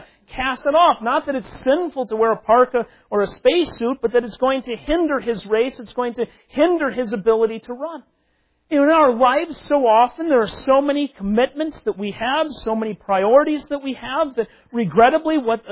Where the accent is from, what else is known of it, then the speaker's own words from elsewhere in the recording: Minnesota, United States; Remember growing up in Minnesota, we often had these competitions of trying to catch the greased watermelon.